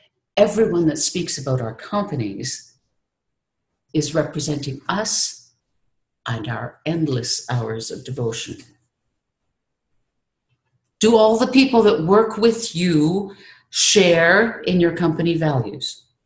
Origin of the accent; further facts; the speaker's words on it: Canada; I am from Canada, forgive me, and away we go.